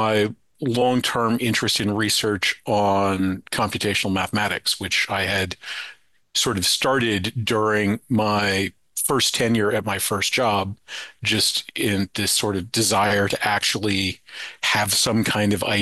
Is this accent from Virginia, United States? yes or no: yes; Charlottesville, Virginia, United States; Well, born and raised in Charlottesville, Virginia, as I'd mentioned on the pre-call, that's where I am right now.